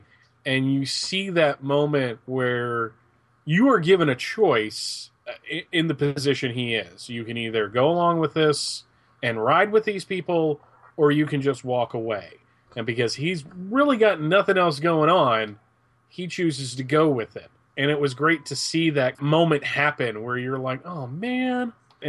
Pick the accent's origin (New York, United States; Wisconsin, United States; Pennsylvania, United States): Pennsylvania, United States; I grew up mostly in Pennsylvania.